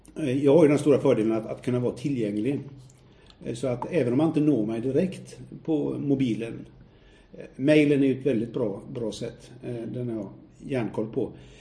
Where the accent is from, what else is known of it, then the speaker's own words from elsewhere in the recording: Mölndal, Västra Götaland County, Sweden; Jag tycker att jag pratar väldigt bra rikssvenska numera. Mm. Gotländska försöker man inte på ens, i och med att jag inte är gotlänning. Men jag kommer från västkusten.